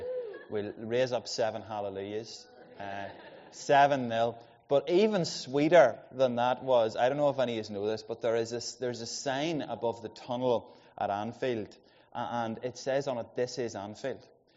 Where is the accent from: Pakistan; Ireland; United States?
Ireland; Ulster; Some of you maybe don't know, I grew up in Monaghan